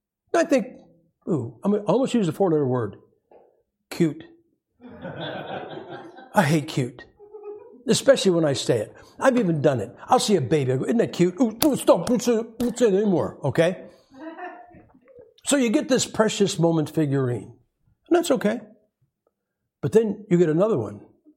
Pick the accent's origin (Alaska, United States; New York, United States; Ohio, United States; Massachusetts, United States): Ohio, United States; See, I'm from Ohio. We had basements, which means we could have one-third more stuff than you guys.